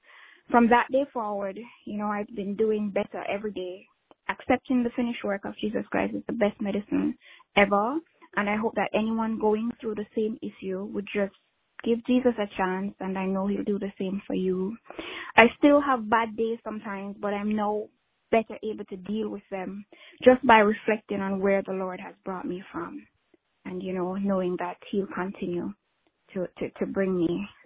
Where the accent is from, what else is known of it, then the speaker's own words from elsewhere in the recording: Florida, United States; I'm from Florida.